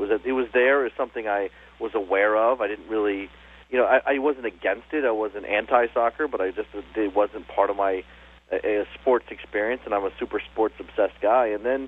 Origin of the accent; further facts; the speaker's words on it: United States; being an American, loving my country, being a military brat